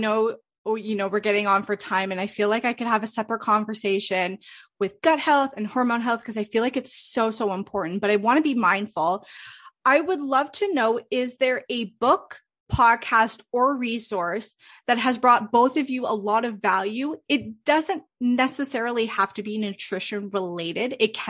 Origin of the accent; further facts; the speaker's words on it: Canada; I'm from Canada. People are like, you're supposed to be able to speak French. And I'm like, I can't.